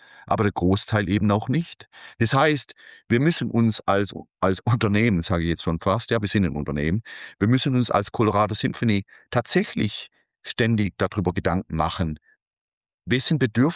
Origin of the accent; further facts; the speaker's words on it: Baden-Württemberg, Germany; Und jetzt komme ich aus dem Landkreis Konstanz.